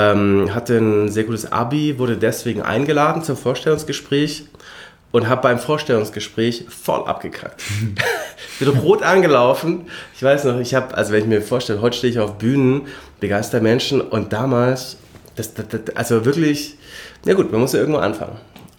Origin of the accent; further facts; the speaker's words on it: Lindau, Bavaria, Germany; now in Munich, Germany; Nein, ich wohne in München. Ich bin aus Lindau am Bodensee. Habe hier in München studiert. War dann 3 Jahre in Regensburg für den Doktor